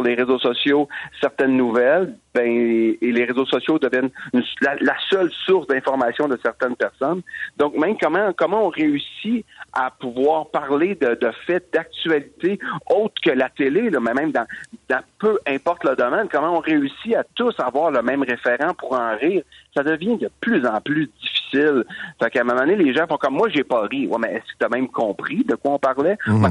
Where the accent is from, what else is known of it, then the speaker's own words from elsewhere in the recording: Quebec, Canada; en tant que société, en tant que Québécois